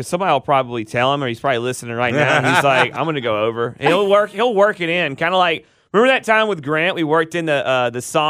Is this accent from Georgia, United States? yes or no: yes; Dallas, Georgia, United States; "I'm from Paulding County in Dallas, Georgia,"